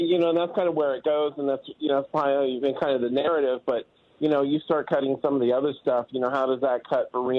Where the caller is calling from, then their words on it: Ohio, United States; Hey, I'm calling from Ohio.